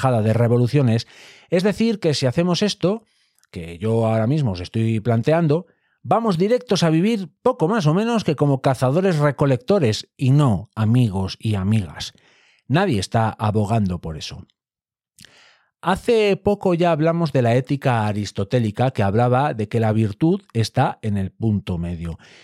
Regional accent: Boñar, Castile and León, Spain; Cuando yo era pequeño e incluso rapaz, cuando iba con mi abuelo en tren a Boñar, mi pueblo

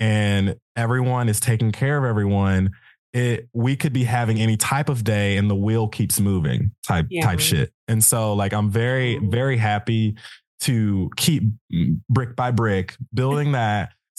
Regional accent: Madison, Mississippi, United States; After I finished at the University of Southern Mississippi, I came back to my hometown. None of my friends are back yet. And then it's also Madison is sort of expensive to live in.

